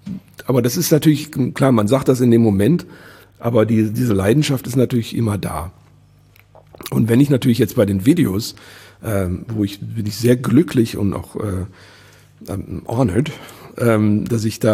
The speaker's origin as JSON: {"language": "German", "town": "Wuppertal", "region": "North Rhine-Westphalia", "country": "Germany", "tie": "born there", "said": "ich bin in Elberfeld geboren. Das war 70er Jahre, alles relativ alternativ."}